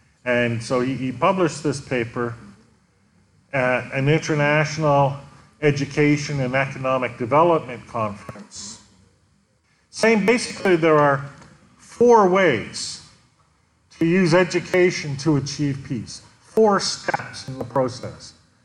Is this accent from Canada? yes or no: yes; Canada; speaking to you as a Canadian telling Colombians how to find peace